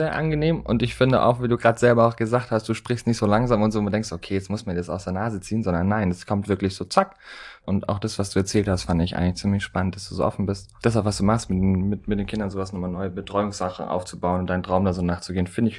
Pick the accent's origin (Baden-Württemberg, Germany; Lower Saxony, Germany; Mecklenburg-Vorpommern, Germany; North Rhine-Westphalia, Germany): Baden-Württemberg, Germany; Vom Bodensee tatsächlich.